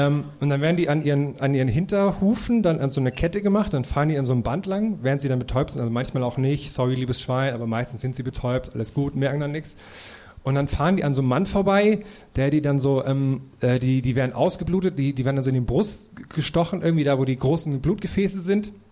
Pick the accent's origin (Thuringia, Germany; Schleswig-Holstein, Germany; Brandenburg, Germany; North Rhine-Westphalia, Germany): Thuringia, Germany; born or raised there